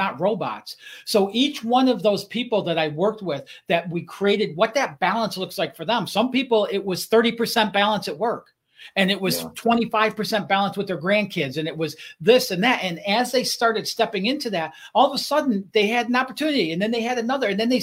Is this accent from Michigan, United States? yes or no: yes; Detroit, Michigan, United States; You know, I growing up in Detroit, you know, I played hockey.